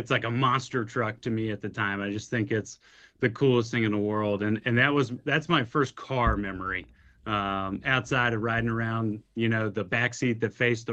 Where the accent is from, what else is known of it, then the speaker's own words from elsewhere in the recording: Charlotte, North Carolina, United States; I grew up with here in Charlotte, North Carolina. My parents had a piece of property outside of town, about 50 acres.